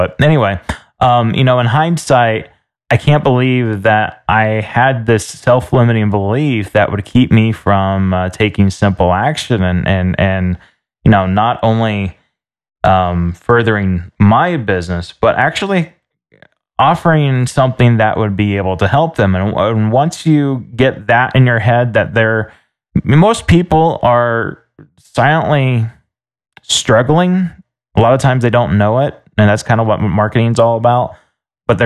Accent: England, United Kingdom; I'm going to continue calling it the Junto because, hey, you know, we're English and we don't pronounce our J's that way.

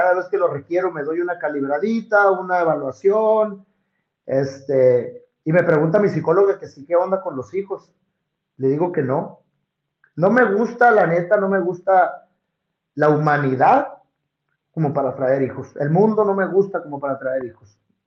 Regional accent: Hermosillo, Sonora, Mexico; yo soy acá de Hermosillo, Sonora. Yo soy hijo de papás separados, de padres solteros, y yo me crié con mi abuela y mi abuelo.

